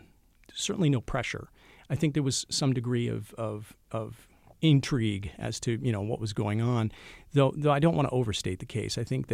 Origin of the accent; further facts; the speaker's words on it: Milwaukee, Wisconsin, United States; growing up in Milwaukee, where we really were the only Muslim family, in the 80s in our area of town.